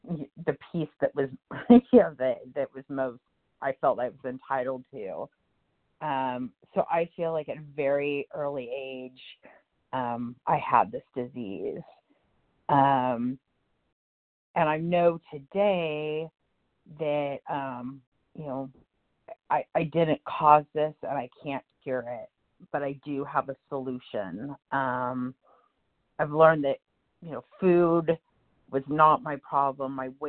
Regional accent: San Francisco Bay Area, California, United States; I'm from the San Francisco Bay Area, California.

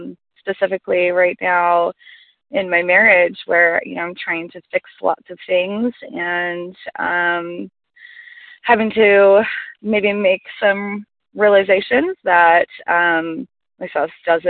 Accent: Utah, United States; I'm from Utah.

